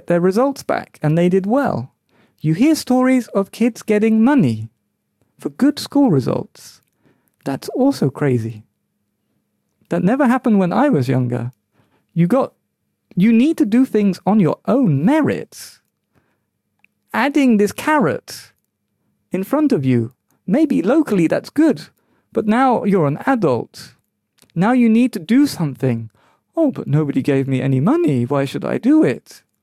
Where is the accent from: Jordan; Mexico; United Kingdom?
United Kingdom; London; I grew up in London where there were all races, all nationalities, and we all mixed along.